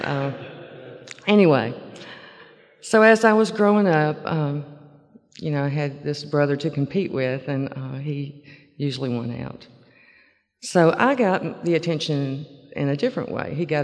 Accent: Memphis, Tennessee, United States; I was born in Memphis and raised there. I'm from a small family. I have one older brother.

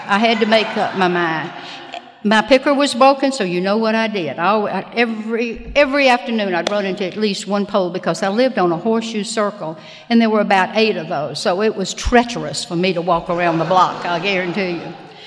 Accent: Memphis, Tennessee, United States; born there; So I'd like to give you just a little background. I was born in Memphis.

